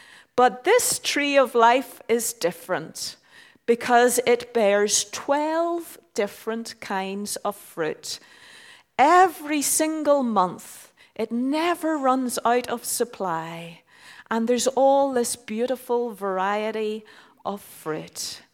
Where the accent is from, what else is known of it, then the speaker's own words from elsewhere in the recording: Ireland; The town where I grew up in Ireland was 50% one tribe and 50% another tribe.